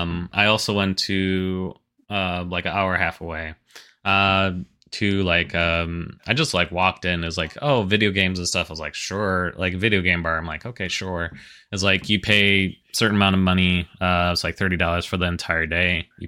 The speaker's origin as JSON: {"language": "English", "region": "Wisconsin", "country": "United States", "said": "I'm from Wisconsin. But this is probably the closest it's in Missouri."}